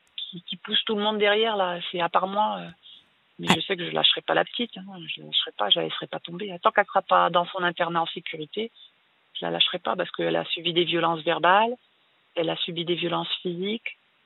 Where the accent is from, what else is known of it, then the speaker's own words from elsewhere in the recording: Hauts-de-France, France; Moi, je suis du nord de la France, hein. Je suis une ch'ti.